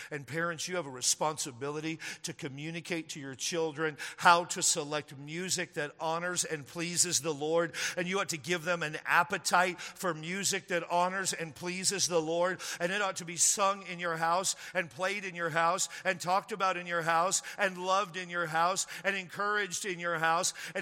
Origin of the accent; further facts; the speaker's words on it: Dallas, Texas, United States; I grew up in South Dallas, which I was the only white kid in the whole community